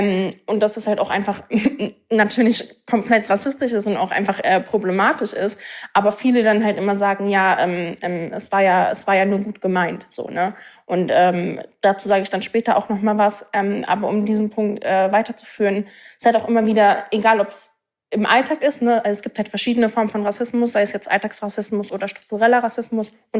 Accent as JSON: {"language": "German", "region": "Berlin", "country": "Germany", "tie": "born there", "said": "Ich bin in Berlin geboren, so, ne? Ich bin Deutsche."}